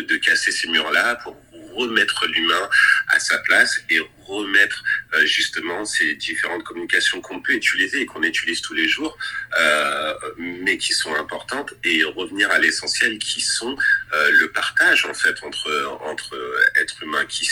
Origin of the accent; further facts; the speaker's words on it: France; now in Vancouver, Canada; moi je suis français, mais j'habite à Vancouver.